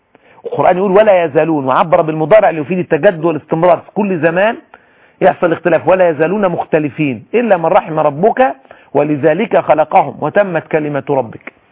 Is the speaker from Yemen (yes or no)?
no; Egypt; عندنا في مصر